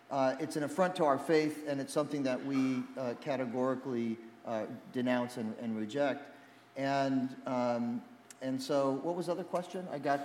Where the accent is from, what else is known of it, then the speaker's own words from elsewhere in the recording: Phoenix, Arizona, United States; So I'm an American kid from Arizona. My mom's Methodist Christian from Oklahoma. And my father's from Jerusalem, so I say my mom's from the Midwest and my dad's from the Mideast. And growing up in Phoenix, we didn't have a lot of diversity.